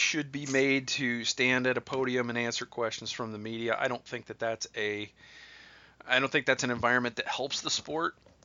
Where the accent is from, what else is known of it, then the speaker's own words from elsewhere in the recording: Ohio, United States; I grew up just outside Columbus, and I lived in Columbus for a decade